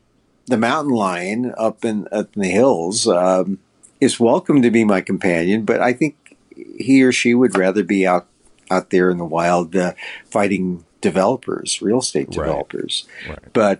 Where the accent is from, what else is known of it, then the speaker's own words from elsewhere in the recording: Philippines; So that people can learn about my story about being Filipino.